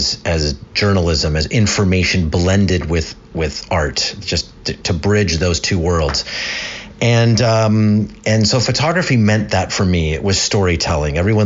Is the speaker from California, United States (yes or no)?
yes; California, United States; In high school, I grew up in Southern California.